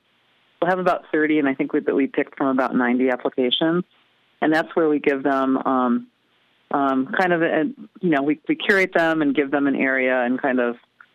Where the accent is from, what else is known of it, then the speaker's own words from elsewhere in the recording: California, United States; I'm from California and Bay Area, and so we have, we're kind of used to this